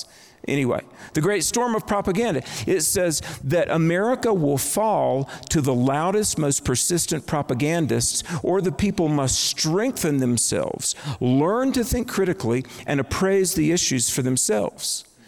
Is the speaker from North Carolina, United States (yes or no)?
yes; North Carolina, United States; And there was a department store chain in my home state of North Carolina, Myers.